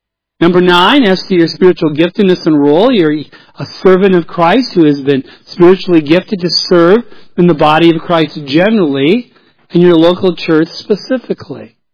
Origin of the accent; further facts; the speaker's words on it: Minnesota, United States; Though I came from the Iron Range of Minnesota, who has their own form of grammar, per se.